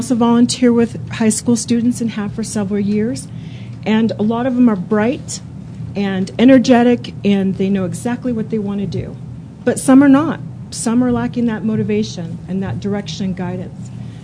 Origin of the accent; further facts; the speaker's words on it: Colorado Springs, Colorado, United States; I'm from Colorado Springs, although a member of several organizations, I'm here today as a mom and an educator.